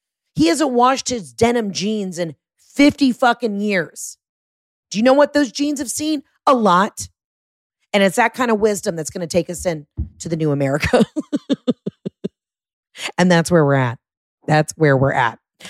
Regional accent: the South, United States; I'm from the South. You know this. I talk about it all the time.

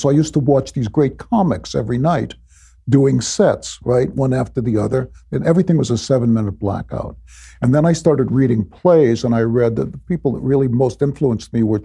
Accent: Chicago, Illinois, United States; And so then we moved to the South Side, and I grew up on the South Side of Chicago.

